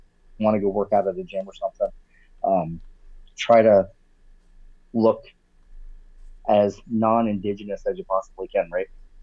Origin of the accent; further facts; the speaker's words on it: East Coast, United States; I personally grew up mostly on the East Coast.